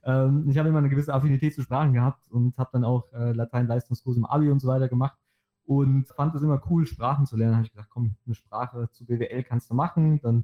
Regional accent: Hesse, Germany; Ich komme aus der Nähe von Frankfurt, also zwischen Frankfurt und Heidelberg.

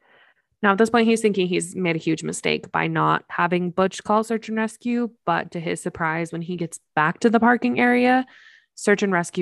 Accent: Idaho, United States; which we're from Idaho. We know exactly what that's like.

